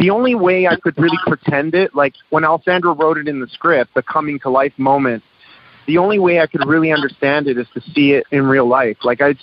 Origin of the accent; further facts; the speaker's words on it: Toronto, Ontario, Canada; it was just an honest reflection of who we are growing up in Toronto in a very multicultural city where, you know, my neighbors were Jamaican, my other neighbors were Indian.